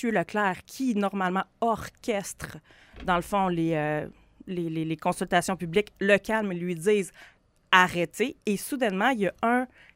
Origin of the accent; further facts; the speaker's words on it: Quebec City, Quebec, Canada; j'ai grandi dans Saint-Roch, j'ai grandi dans la période où il y avait les prostituées, quand il y avait beaucoup d'itinérance.